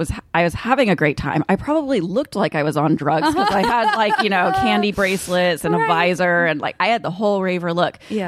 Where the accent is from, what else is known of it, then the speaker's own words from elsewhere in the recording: Kansas, United States; the weird thing about growing up in Kansas is that, you know, Kansas makes headlines every couple of years or so